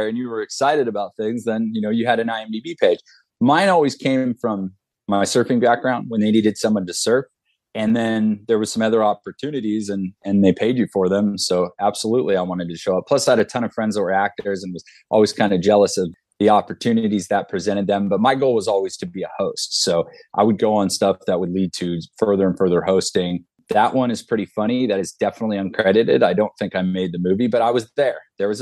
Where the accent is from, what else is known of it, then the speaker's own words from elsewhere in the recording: California, United States; And look, I'm from Southern California. I know nothing about surfing the Great Lakes.